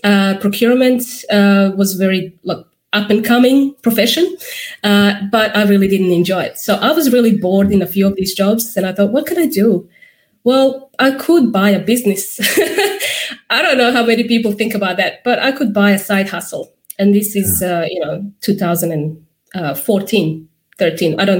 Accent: Serbia; English is a second language; I, as you can tell, I have an accent. I am originally from Serbia.

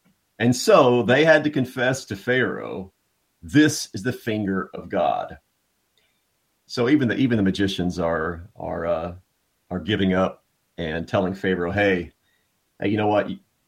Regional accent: Texas, United States; I grew up in Texas

